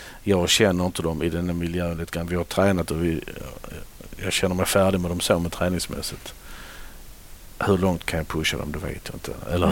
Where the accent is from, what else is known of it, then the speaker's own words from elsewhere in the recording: Flyinge, Skåne, Sweden; Jag är uppvuxen i Flyinge och född där i en by.